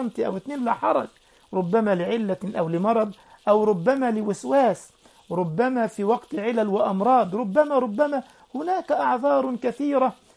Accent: Egypt; كان عندي أسبوع دعوي في بلدنا مصر

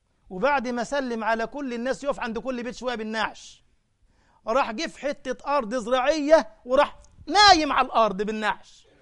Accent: Giza, Giza Governorate, Egypt; أنا كان عندي حوالي 17 سنة وكنت إمام لمسجد عندنا في الجيزة اسمه عمر بن الخطاب.

